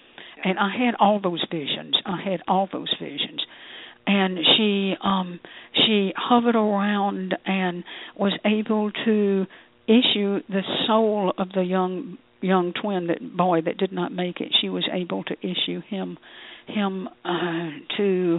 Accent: United States; Well, I'm an American. I didn't have euros.

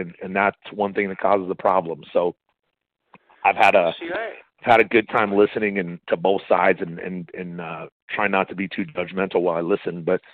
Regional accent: Huntington Beach, California, United States; also born or lived in Compton; I was born in Compton. I didn't grow up there, but I grew up in Huntington Beach. But my family all lived in Compton for 69 years.

